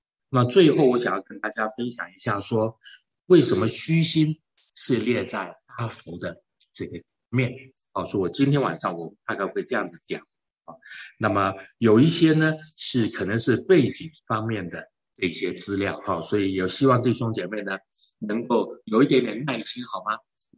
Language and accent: Chinese; Taiwan; 或者我们从台湾来